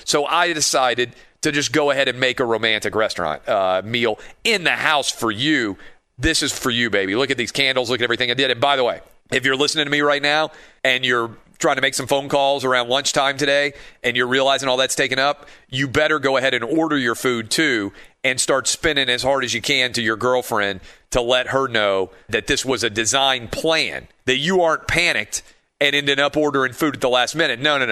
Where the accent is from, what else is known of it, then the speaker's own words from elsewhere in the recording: Nashville, Tennessee, United States; it looks like we may get a legitimately decent sized snowfall in my hometown of Nashville